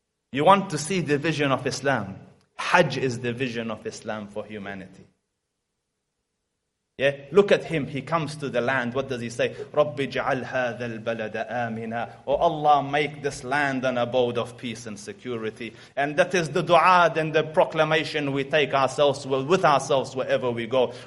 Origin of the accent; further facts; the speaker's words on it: Afghanistan; English is a second language; He's from Russia. Now I am from Afghanistan.